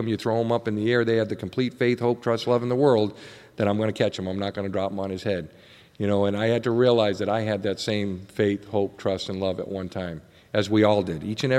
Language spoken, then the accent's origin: English; Boston, Massachusetts, United States; I grew up in Boston, one of the most racial capitals in the country in the 70s. We had forced busing and stuff.